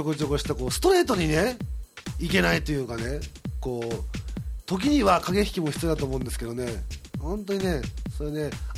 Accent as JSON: {"language": "Japanese", "region": "Kansai", "country": "Japan", "said": "地下鉄っていうのは我々関西人だけですか。"}